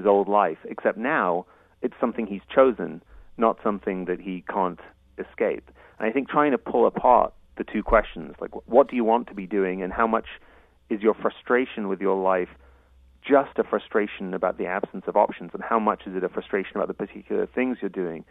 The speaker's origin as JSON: {"language": "English", "region": "England", "country": "United Kingdom", "tie": "born or raised there", "said": "I grew up in England"}